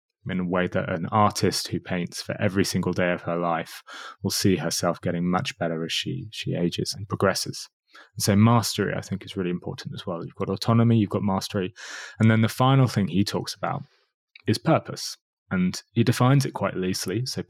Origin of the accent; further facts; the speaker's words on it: United Kingdom; I'm too British.